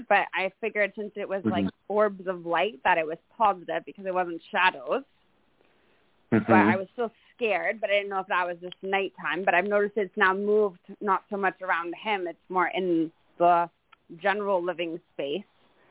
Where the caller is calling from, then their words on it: Belleville, Ontario, Canada; I'm calling from Belleville, Ontario.